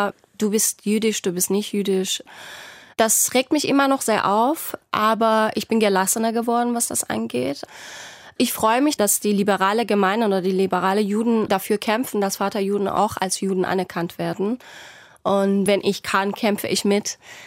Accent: Tehran, Iran; now in Munich, Germany; ich würde mich nicht als Deutsche sehen, obwohl ich mich hier zu Hause fühle. Mittlerweile ist meine Heimat mehr München als Teheran. Aber das ist bei mir klar, die Identität ist klar iranisch.

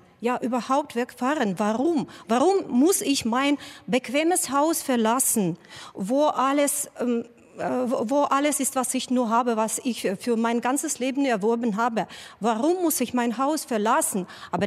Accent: Kharkiv, Kharkiv Oblast, Ukraine; German is a second language; Ja, ich komme aus der Ukraine, aus einer der schönsten Städte der Ukraine, aus Kharkiv. Kharkiv, wie viele wissen, liegt an der Grenze mit Russland.

